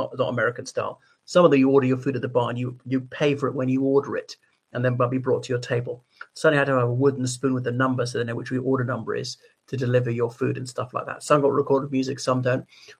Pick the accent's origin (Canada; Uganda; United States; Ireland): Ireland; from Ireland.